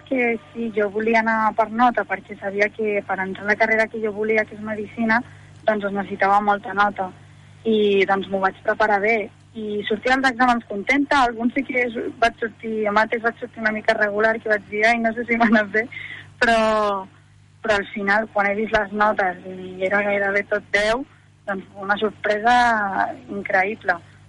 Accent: Sant Boi de Llobregat, Catalonia, Spain; jo soc de Sant Boi, així que bueno, he estat sempre als Salesians de Sant Boi

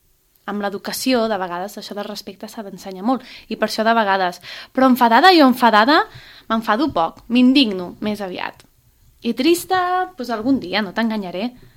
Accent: Sant Vicenç dels Horts, Catalonia, Spain; és que jo sóc de Sant Vicenç dels Horts

